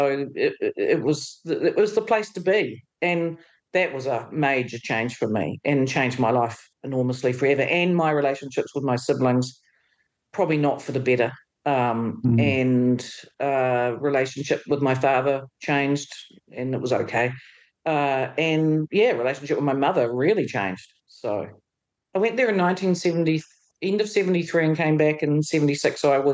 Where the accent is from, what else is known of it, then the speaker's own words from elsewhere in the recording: Whanganui, Manawatū-Whanganui, New Zealand; Well, I grew up in Whanganui, of all places, in the North Island on the West Coast, born into a farming family.